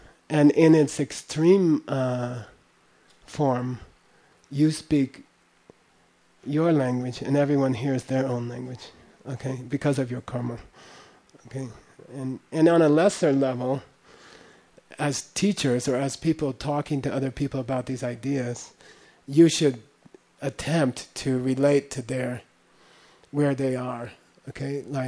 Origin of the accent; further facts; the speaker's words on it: New Jersey, United States; I'm from Jersey